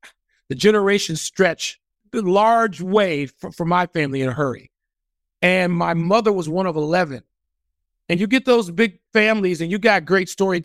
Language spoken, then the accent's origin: English; Chicago, Illinois, United States; being on the South Side, growing up on the South Side, I'd never been to Wrigley Field. My father refused to take us to Wrigley Field, but it was light years from 82nd and Wentworth where I grew up.